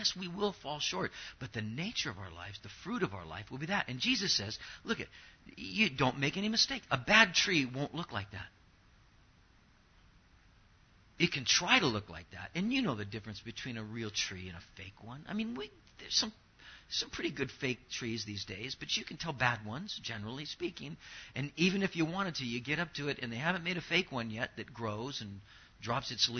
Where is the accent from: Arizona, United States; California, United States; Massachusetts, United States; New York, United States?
California, United States; Anaheim; You know, I grew up in Orange County. I grew up in Anaheim. And I grew up in Anaheim before, you know, there was a whole lot of development going on.